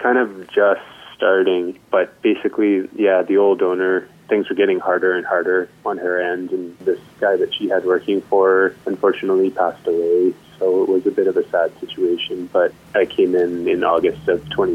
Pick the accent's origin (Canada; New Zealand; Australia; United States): Canada; Quesnel, British Columbia; I'm originally from Quesnel. So I found my way coming back here in order to teach